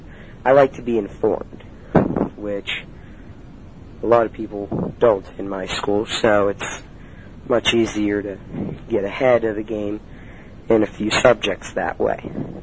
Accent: Wintersville, Ohio, United States; also born or lived in Steubenville; I was born in Steubenville, and I moved out to Wintersville in my kindergarten year, but I kept going to Steubenville City Schools.

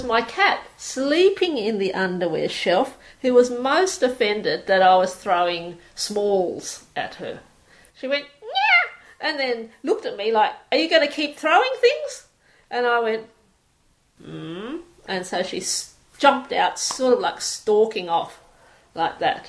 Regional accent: Bondi Junction, New South Wales, Australia; moved away as an adult; also born or lived in Tasmania / Brisbane; I was born in Bondi Junction in Sydney, Australia, in 1960. I went to a local school. Then I went to university, studied things, arts, economics, and when I was about 23, I went to Hobart

